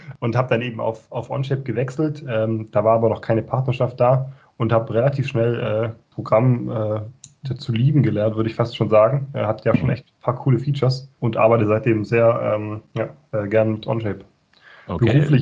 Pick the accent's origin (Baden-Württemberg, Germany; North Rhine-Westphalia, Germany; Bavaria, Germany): Bavaria, Germany; Ich komme aus dem Allgäu ursprünglich